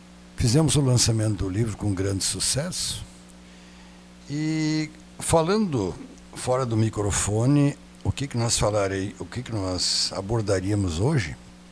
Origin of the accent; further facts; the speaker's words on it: Pontão do Butiá, Rio Grande do Sul, Brazil; Eu adoro a minha terra natal, já falei em outra entrevista aqui que eu sou do Pontão do Butiá.